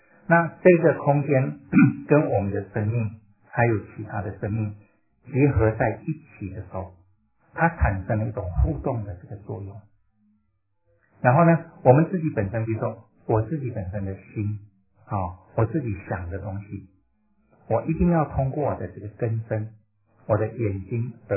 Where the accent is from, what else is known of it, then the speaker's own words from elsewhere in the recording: Malaysia; 我们做华人，我从马来西亚过来，